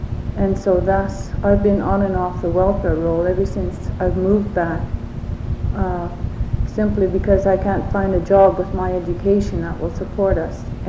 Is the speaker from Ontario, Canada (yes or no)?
no; Yukon, Canada; I was born in the Yukon and my family, we traveled with our father who did construction work, and we lived outside for approximately 5 years, and then we came back. And I left the Yukon again for a year, and then I got married outside and lived outside for another about 9 years